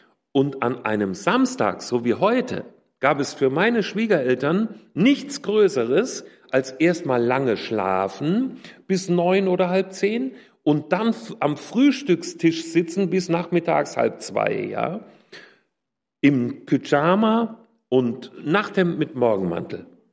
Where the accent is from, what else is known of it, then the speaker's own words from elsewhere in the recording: Hesse, Germany; Ich komme aus Nordhessen, aus der Nähe von Kassel. Und meine Eltern waren ganz schlichte nordhessische Bauers- und Handwerkersleute.